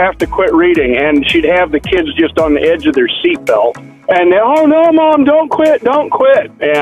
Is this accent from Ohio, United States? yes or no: no; Leavenworth, Kansas, United States; I'm from Leavenworth, Kansas.